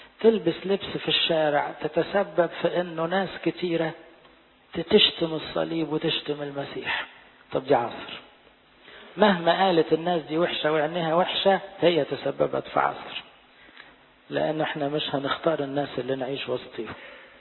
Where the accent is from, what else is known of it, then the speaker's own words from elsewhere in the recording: Egypt; لأن احنا عندنا في مصر الحمد لله 80-90% لعازر،